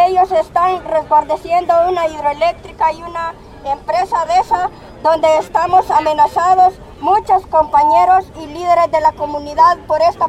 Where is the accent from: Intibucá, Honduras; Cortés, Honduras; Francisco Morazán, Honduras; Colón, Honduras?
Intibucá, Honduras; Río Blanco; Vengo de Río Blanco, de Honduras, Intibucá